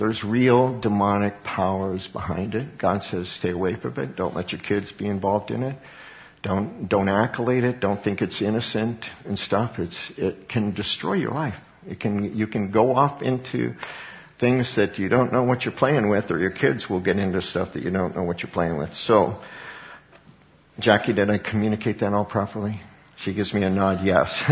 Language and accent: English; Colorado, United States; There was black widows where I grew up in Colorado.